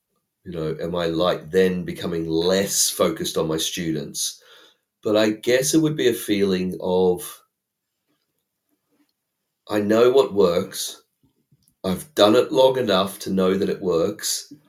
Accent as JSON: {"language": "English", "country": "Australia", "said": "But let's say because I am Australian"}